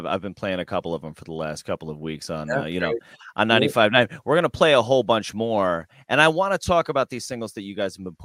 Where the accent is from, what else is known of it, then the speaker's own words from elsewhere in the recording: New York, United States; I grew up in New York myself, and it does remind me of that kind of vibe.